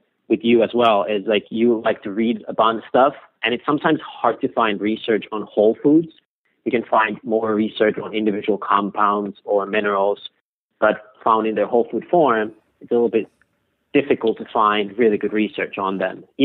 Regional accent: Finland; So, I grew up in Finland at our family farm. So we've had this family farm since like 16, 19.

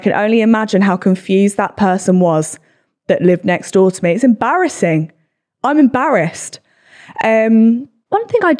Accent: England, United Kingdom; only because we're English. No one cheerleads over here.

